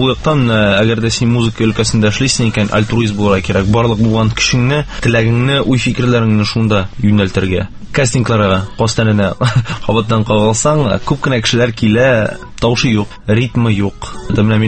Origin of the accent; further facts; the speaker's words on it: Kazan, Tatarstan, Russia; born there; Мен Қазанда тудым